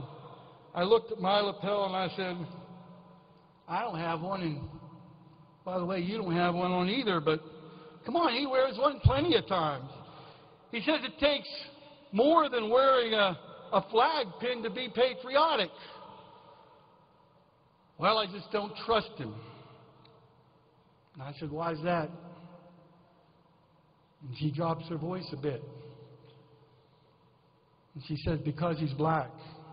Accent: Nemacolin, Pennsylvania, United States; I went back to my hometown. I went back to my hometown in Nemacolin

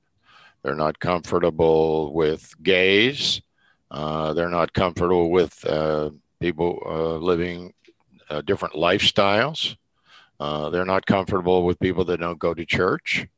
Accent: Ohio, United States; now in Delaware County, United States; I live in Delaware County. It's a very ruby red county. I grew up in Ashland County, which used to have a few Democratic office holders, but now is completely run by Republicans.

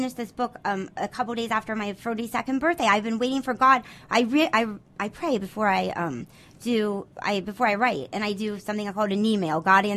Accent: Upper Arlington, Ohio, United States; And I do tell everyone that I'm from Upper Arlington.

